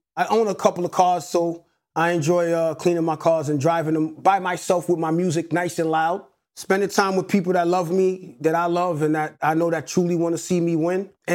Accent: Hollis, Queens, New York, United States; 197 is the actual block that I grew up on in Hollis, Queens. And it's a famous block because the home that I grew up in was the home

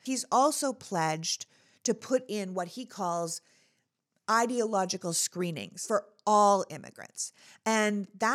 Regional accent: Canada; now in United States; my home country of Canada

